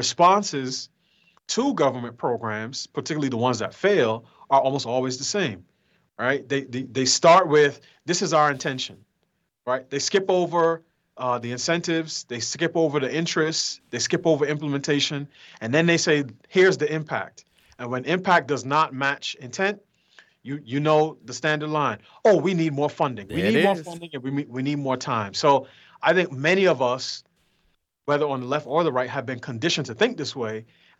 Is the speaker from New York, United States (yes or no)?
yes; New York, United States; I grew up in New York, and I'm thinking, they just hear the top line, right?